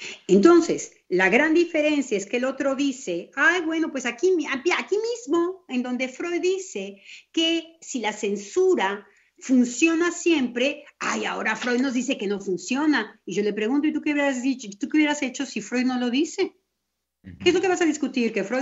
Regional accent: Mexico; Porque entonces yo me dije, ¿por qué en mi país? ¿Por qué en México?

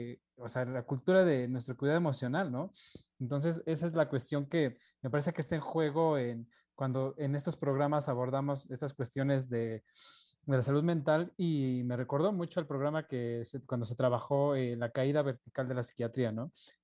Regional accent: Mexico; lo pienso como mexicano

